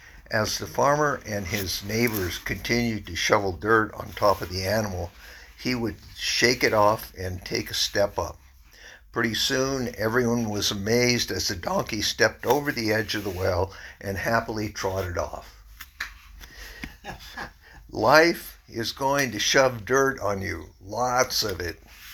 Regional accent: Fullerton, California, United States; also born or lived in Buena Park; I was born in Fullerton, California, and lived in June of 1945. our home was on a dairy farm in Buena Park, and it was a couple miles from Knott's Berry Farm. And later we moved to Fullerton about 1950.

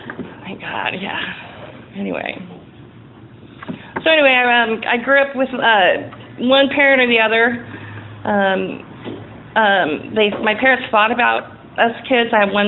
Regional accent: Taft, California, United States; And then we grew up in Taft in the oil field, so in a trailer. So I'm Okie redneck oil field trash.

